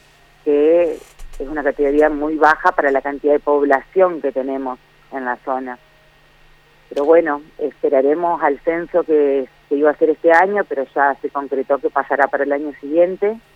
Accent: Paraná, Entre Ríos, Argentina; En realidad yo soy de Paraná y estoy viviendo acá en la aldea hace 8 años.

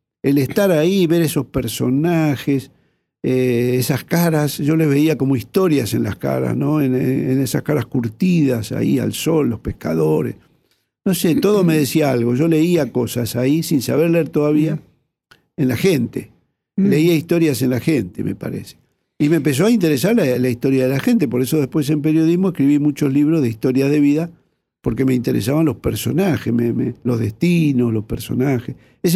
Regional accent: Ingeniero White, Buenos Aires Province, Argentina; born there; Claro, en Ingeniero Guay. Yo nací ahí, en los años 50, era un puerto es un puerto de gran calado.

